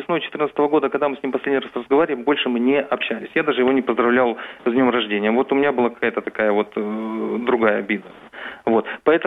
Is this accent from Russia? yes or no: no; Ukraine; И я не русский, я украинец.